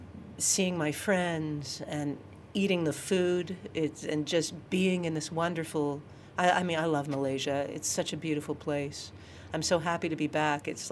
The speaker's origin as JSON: {"language": "English", "country": "Canada", "lives_now": "Lake Charles, United States", "said": "I came from Lake Charles, Louisiana. I'm actually Canadian, but my husband's living there right now"}